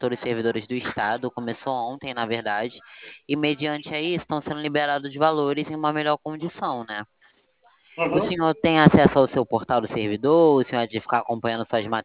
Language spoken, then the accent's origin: Portuguese; Rio de Janeiro, Brazil; eu também sou do Rio de Janeiro, eu tenho meu telefone daqui.